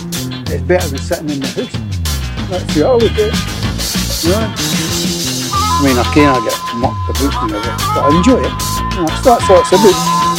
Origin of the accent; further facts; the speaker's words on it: Scotland, United Kingdom; I wouldn't have moved out of Fife, because I love the place. I was born and bred in Fife, and I'll be in Fife.